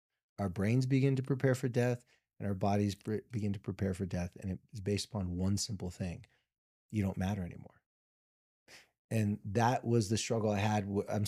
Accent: Carlsbad, United States; When I lived in my hometown in Carlsbad, I never went on vacations.

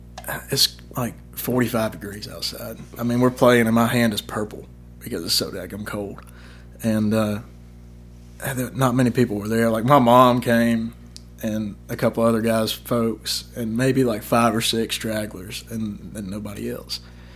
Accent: Alabama, United States; and growing up in Alabama as an Alabama fan, I didn't know.

